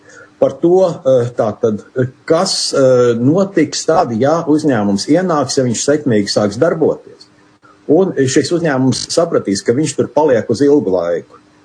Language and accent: Latvian; Ventspils, Ventspils Municipality, Latvia; Jūs ziniet, ka es esmu Ventspilnieks